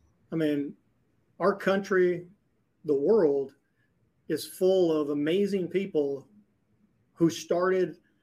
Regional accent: Montana, United States; I mean, I grew up in Western Montana, digging ditches and bucking bales and setting irrigation pipe and feeding cattle in the snow, you know.

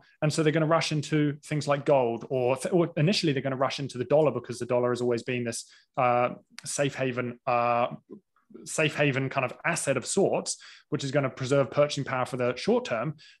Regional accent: Canada; moved away as an adult; Actually, yeah, being a Canadian citizen, people are going to be ashamed of that. But anyway, I left on Canada Day in around like June, give or take, in 2020.

